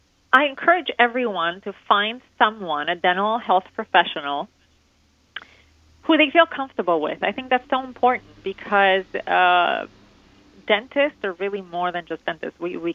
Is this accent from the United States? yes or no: no; Romania; myself, I grew up in Romania